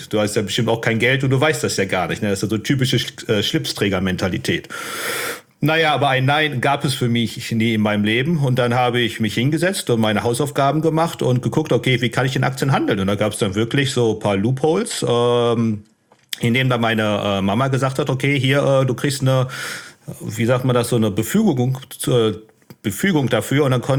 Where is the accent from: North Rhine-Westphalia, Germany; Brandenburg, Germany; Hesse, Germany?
North Rhine-Westphalia, Germany; Unna; also born or lived in Dortmund; Und ich bin in Unna dann groß geworden, Unna Massen die Gegend.